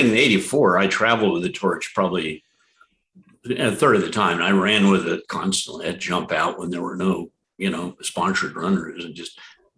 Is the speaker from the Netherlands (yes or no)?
no; Colorado Springs, Colorado, United States; born there; also born or lived in San Francisco; Well, I was born in Colorado, Colorado Springs. I was raised pretty much nowhere. I moved every couple of years. I went to probably a good dozen schools, and the last being a law school in San Francisco at Hastings, where I call that home still.